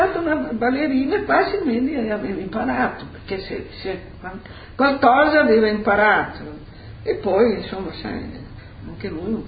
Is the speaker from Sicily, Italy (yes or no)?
no; Bologna, Emilia-Romagna, Italy; perché io sono anche bolognese, dialetto